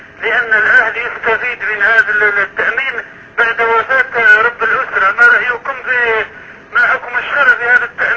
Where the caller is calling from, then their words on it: Algeria; أنا من الجزائر، أتكلم من الجزائر